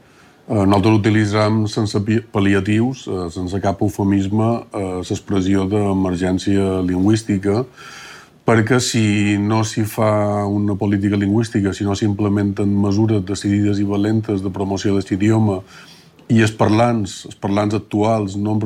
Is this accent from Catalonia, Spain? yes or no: no; Balearic Islands, Spain; ens perdrem nosaltres com a mallorquins